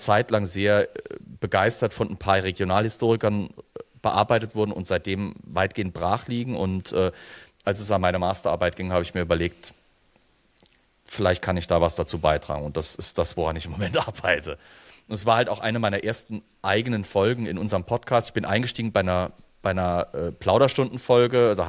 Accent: Zweibrücken, Rhineland-Palatinate, Germany; Ich komme selber aus Zweibrücken, deswegen bin ich dem auch einfach heimatpatriotisch ein bisschen verbunden.

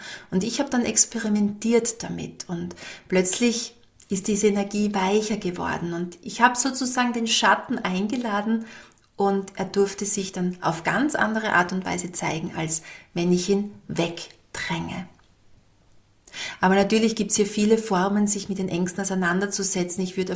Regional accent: Styria, Austria; bei uns in der Steiermark

